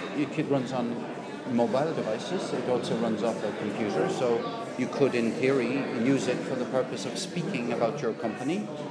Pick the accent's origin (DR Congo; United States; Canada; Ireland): Ireland; also born or lived in United Kingdom; A returning, a re-migrating emigrant. I come from Ireland.